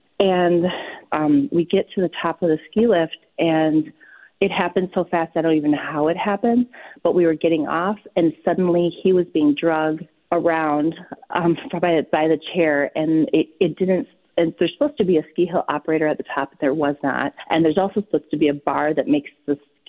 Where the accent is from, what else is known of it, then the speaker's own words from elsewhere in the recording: Wisconsin, United States; I grew up in Wisconsin, and my parents had purchased a place that was up near the ski hills of like Upper Michigan area